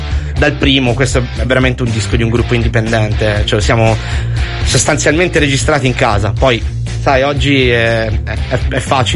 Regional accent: Milan, Lombardy, Italy; ma io sono di Milano

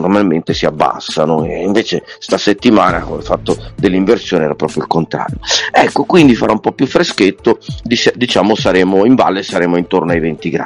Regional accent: Emilia-Romagna, Italy; tutto il mondo romagnoli come noi

